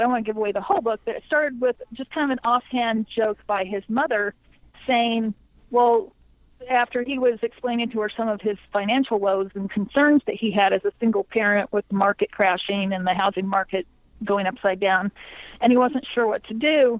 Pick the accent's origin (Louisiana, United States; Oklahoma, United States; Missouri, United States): Missouri, United States; in some parts of the country, and I'm from Missouri, there's a puritanical streak